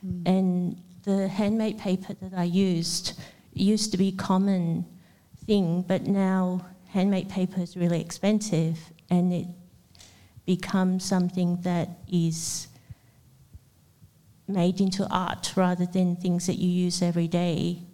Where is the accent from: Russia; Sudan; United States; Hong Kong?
Hong Kong; English is a second language; I'm Chinese, so and I grew up in Hong Kong, so I grew up with the traditional characters